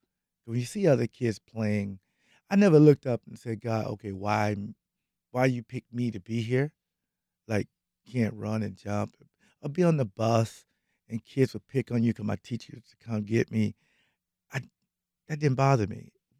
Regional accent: Florida, United States; And that was my first time being in a cold game because I'm from Duval County.

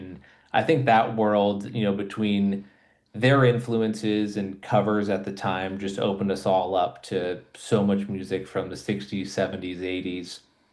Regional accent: California, United States; I grew up in the Bay Area, and in high, you know, middle school, high school, just loved going to concerts.

